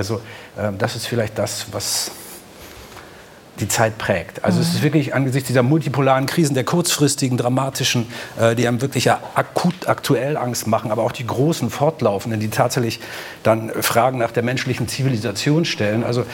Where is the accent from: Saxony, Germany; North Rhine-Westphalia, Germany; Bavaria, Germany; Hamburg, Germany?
Hamburg, Germany; Ich bin Hamburger.